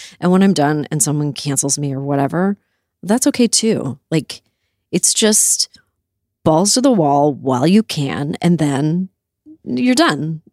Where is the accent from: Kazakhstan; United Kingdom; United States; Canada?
Canada; I grew up in Canada.